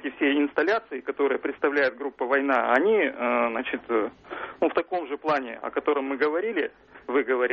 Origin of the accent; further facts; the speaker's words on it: Perm, Perm Krai, Russia; я из Перми.